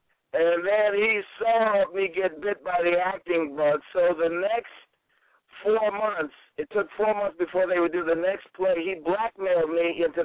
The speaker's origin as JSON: {"language": "English", "town": "Oakland", "region": "California", "country": "United States", "tie": "born or raised there", "said": "I was raised in Oakland, California in the 60s, when it counted."}